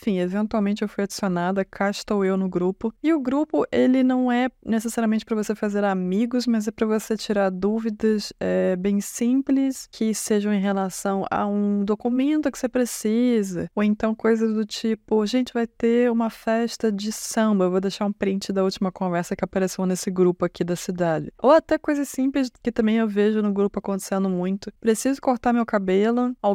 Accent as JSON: {"language": "Portuguese", "country": "Brazil", "said": "A gente tem que, talvez, como brasileiro, criar menos expectativa"}